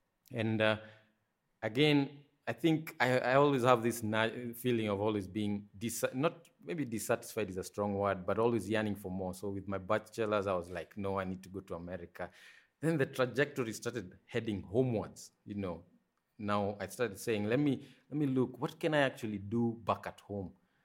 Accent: Nairobi, Kenya; moved away as an adult; I was born in Kenya, in Nairobi, so that's, you know, that's where I spent the first maybe 23 years of my life in Nairobi, in Kenya.

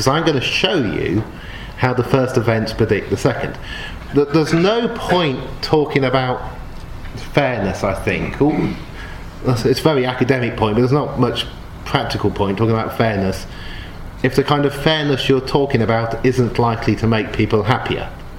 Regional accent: Oxford, South East England, United Kingdom; also born or lived in Newcastle / Leeds; I thought when I was growing up in Oxford I was living in the most divided city, and then I moved to Newcastle and I was told it's very divided. Later on I was in Leeds

